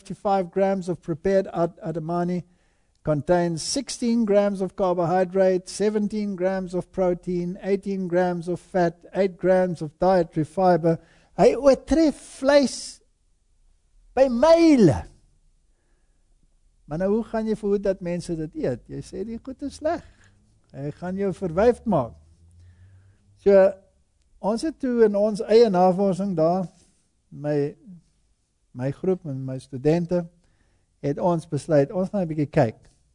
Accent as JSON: {"language": "Afrikaans", "country": "Germany", "said": "Is baie swaar vir my om dit te erken as 'n Duitser, maar ek moet sê, die Duitsers het hulle gedruk."}